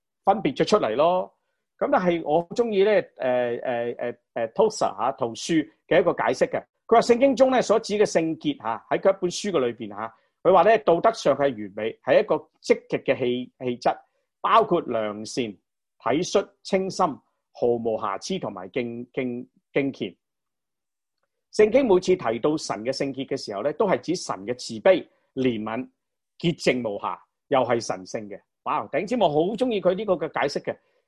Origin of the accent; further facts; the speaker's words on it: Guangdong, China; 咁我哋廣東人講包二奶啦